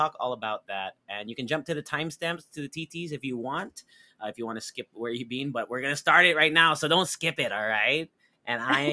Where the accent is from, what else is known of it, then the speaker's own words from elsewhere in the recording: Philippines; Usually it's all over the Philippines because we are Filipino podcasters